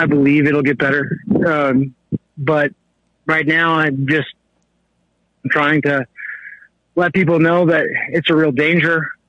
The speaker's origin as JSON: {"language": "English", "town": "Seattle", "region": "Washington", "country": "United States", "tie": "born there", "said": "I'm originally born from Seattle, so just good with accent. But my father was born in Harlan, Kentucky."}